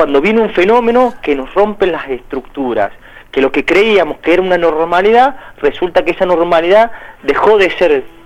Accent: Mendoza, Argentina

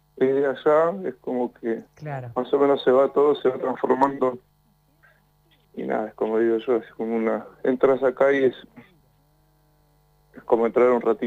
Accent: Las Golondrinas, Chubut, Argentina; Nací ahí, en Las Golondrinas, que es en Chubut, al límite con Bolsón, cerca del Hoyo. Y me crié ahí con mis hermanos.

